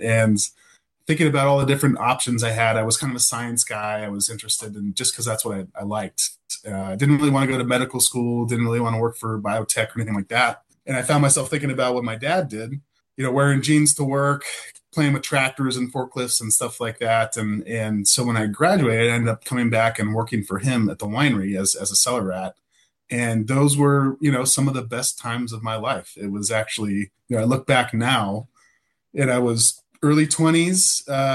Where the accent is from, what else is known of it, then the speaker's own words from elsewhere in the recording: St. Helena, California, United States; You know, I grew up in St. Helena, which is about 6 or 7 miles north of BD, where I'm sitting right now.